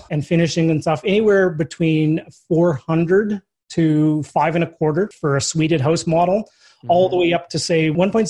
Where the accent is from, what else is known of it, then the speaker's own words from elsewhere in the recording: Saskatchewan, Canada; Well, I actually grew up in Saskatchewan.